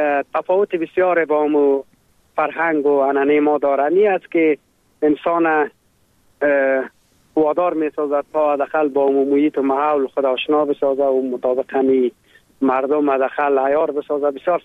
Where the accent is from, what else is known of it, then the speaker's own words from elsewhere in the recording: Afghanistan; now in Germany; در کلاس خود ما دو افغان دیگه هست